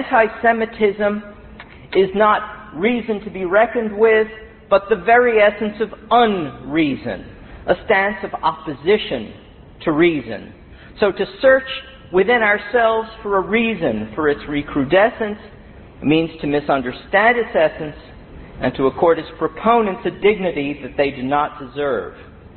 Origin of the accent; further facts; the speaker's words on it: New York, United States; In between Philadelphia and Boston is my hometown and Walt Whitman's New York